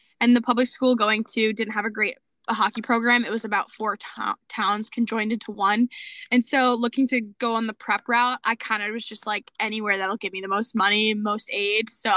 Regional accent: Boston, Massachusetts, United States; BU was like playing with the Boston on the front of your jersey, like that being from my hometown, was just like it was like a want, but more like a need.

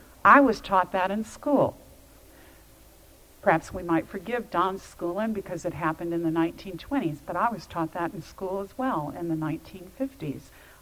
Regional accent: Georgia, United States; I come from the Devil's Hollow region, close by Turkey Creek, at the foot of Burnt Mountain in North Georgia.

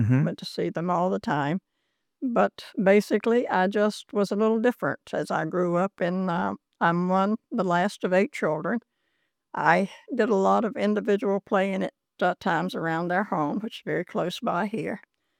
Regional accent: High Point, North Carolina, United States; growing up in the city of High Point was a beautiful childhood for me. You have a close community.

